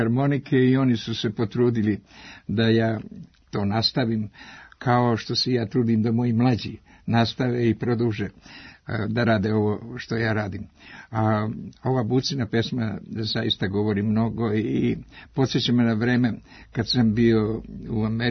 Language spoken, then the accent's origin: Serbian; Adrani, Šumadija and Western Serbia, Serbia; Moje selo Adrani. Adrani kod Kraljeva. A ja, kad me pitaju odakle si, ja kažem iz Kraljeva, kod Adrana.